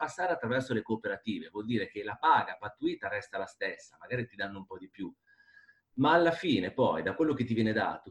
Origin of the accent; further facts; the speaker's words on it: Milan, Lombardy, Italy; io parlo da milanese, perché lavoro, sono di Milano e lavoro a Milano.